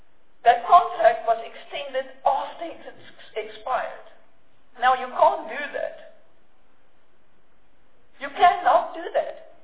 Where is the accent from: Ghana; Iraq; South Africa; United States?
South Africa; Pretoria, Gauteng; One that I grew up in Pretoria, that I know from being this big.